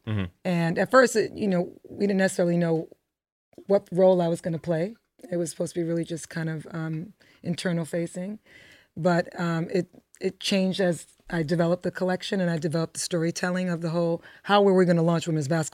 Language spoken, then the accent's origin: English; Bronx, New York, United States; I know for me growing up in the Bronx, my mom bought me a designer sneaker. It was luxury.